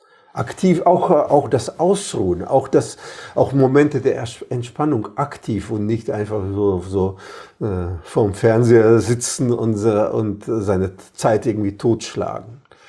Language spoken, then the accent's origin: German; Latvia; Und ich habe das war noch in Lettland, eigentlich die schönsten Stunden meiner Kindheit auf dem Motorboot meines Großvaters und meines Onkels.